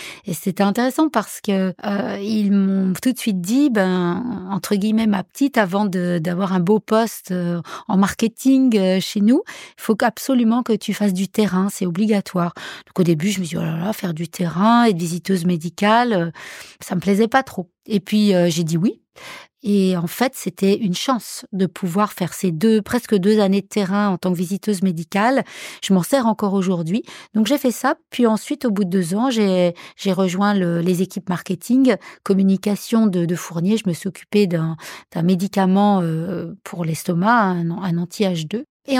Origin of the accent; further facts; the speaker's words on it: Chalon-sur-Saône, Bourgogne-Franche-Comté, France; born there; Moi, je suis née en Bourgogne, à Chalon-sur-Saône, et j'ai fait mes études à Dijon.